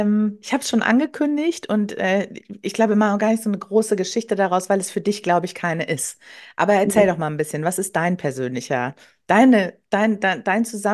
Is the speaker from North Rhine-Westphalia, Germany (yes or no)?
yes; Wuppertal, North Rhine-Westphalia, Germany; born there; ich komme gebürtig aus Wuppertal, habe dann geschrieben, ach, viele Grüße in die alte Heimat.